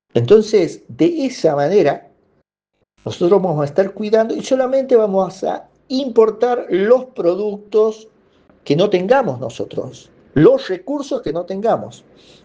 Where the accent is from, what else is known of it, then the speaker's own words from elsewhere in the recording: Argentina; lo que le podemos vender a ese país nosotros como argentinos.